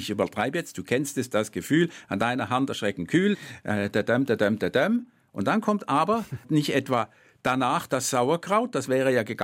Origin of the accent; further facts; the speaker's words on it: Switzerland; accent: Swiss German; In der Schweiz heißt das Kabis, meinem Dialekt, oder Chabis.